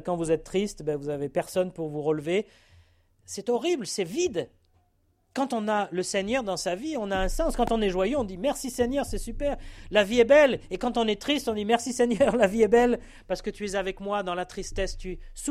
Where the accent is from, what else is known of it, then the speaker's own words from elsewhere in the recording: France; Nous, les Français, on va s'en sortir. On est Français.